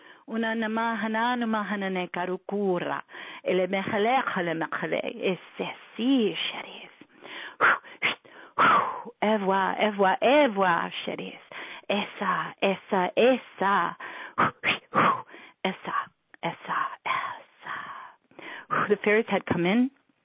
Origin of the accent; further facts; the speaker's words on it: New York, United States; Now everyone knows, you know, because I'm from New York, so I always talked very, very quickly.